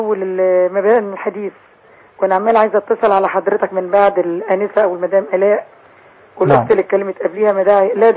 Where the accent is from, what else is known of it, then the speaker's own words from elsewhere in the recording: Egypt; انا اولا مصرية من ايام عبد الناصر